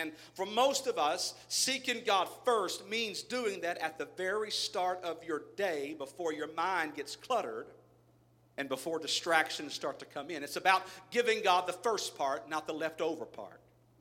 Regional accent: Texas, United States; And I try, but I'm too much from Southeast Texas, and I just can't go there, all right?

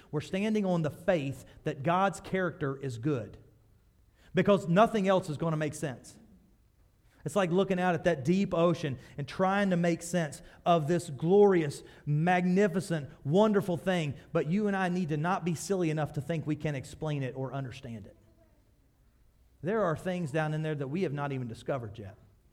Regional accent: West Virginia, United States; We're going to say mountain because we're from West Virginia and we want to build it up.

